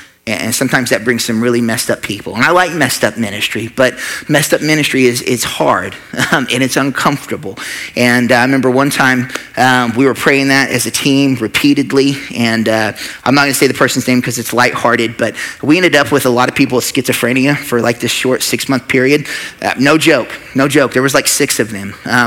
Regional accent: United States; the thing I'm called to, first and foremost, above being an American, is being a child of God

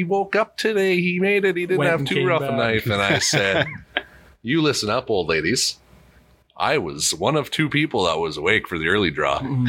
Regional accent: Canada; just because I'm from Canada, I don't know everybody in Canada.

